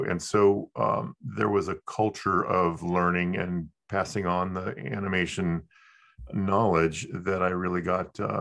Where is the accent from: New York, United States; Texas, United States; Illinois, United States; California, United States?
California, United States; Bellflower; That I grew up in the San Gabriel Valley, a town called Bellflower, and I was close to Disneyland.